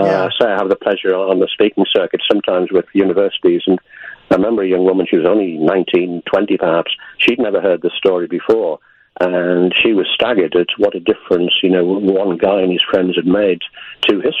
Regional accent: Hartlepool, North East England, United Kingdom; Hartlepool is my hometown.

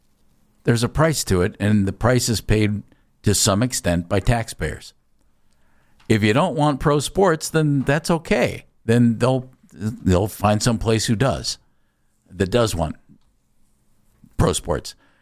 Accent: Ohio, United States; I was born and raised in Summit County. I've always been south of town. This has always been my town, though.

